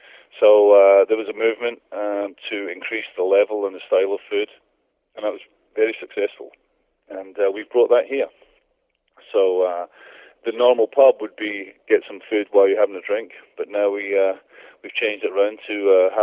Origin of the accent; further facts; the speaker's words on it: Johnstone, Scotland, United Kingdom; I come from Johnston, which is right next to Elderslie in Scotland.